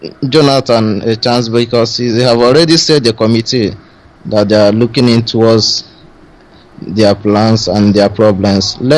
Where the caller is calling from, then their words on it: Owerri, Imo, Nigeria; I'm calling from Owerri.